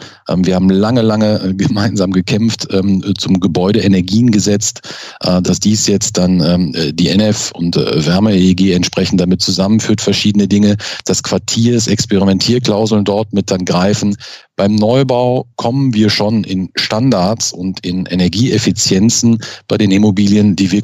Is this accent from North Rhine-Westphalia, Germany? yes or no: yes; North Rhine-Westphalia, Germany; ein Gruß aus Essen, ich komme ja aus dem Ruhrgebiet